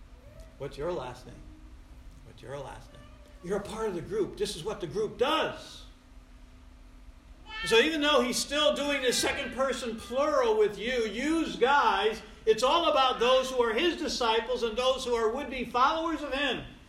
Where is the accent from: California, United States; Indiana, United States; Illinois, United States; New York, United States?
New York, United States; Troy; You know, I grew up in South Troy, and we used to talk like this, yous guys.